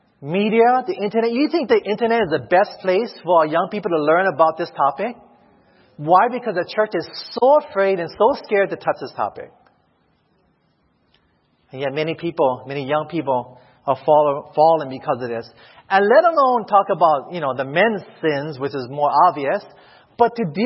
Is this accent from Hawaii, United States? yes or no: yes; Hawaii, United States; I'm from Hawaii, by the way.